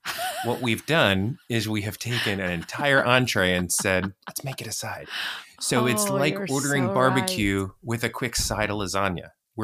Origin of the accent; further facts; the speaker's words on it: United States; I mean, obviously, because I'm American, fried okra would be the best.